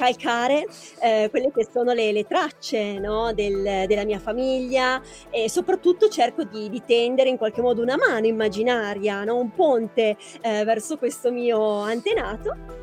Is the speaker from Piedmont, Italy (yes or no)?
yes; Piedmont, Italy; sono piemontese al 100%, sempre vissuto qui, tra l'altro in provincia di Cuneo